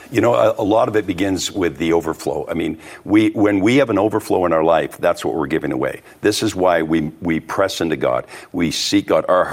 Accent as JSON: {"language": "English", "town": "Montreal", "region": "Quebec", "country": "Canada", "tie": "born or raised there", "said": "Jackie Robinson played in my hometown, Montreal, before he played in the major leagues."}